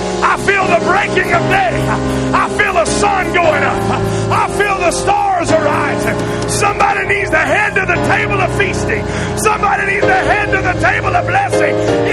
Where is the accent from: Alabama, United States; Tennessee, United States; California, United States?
California, United States; I'm from California. Nuts and flakes and everything else.